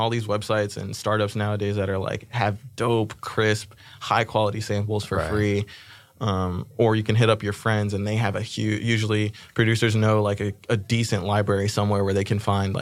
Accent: Foothill Ranch, California, United States; also born or lived in Inglewood, United States; Born in Inglewood, but raised in Orange County. Okay. So I was raised in a city called Foothill Ranch. And it's a little tiny suburb in the hills

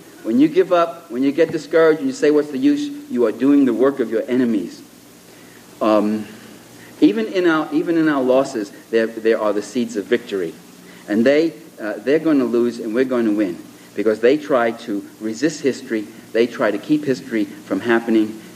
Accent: New York, United States; I'm a New Yorker myself.

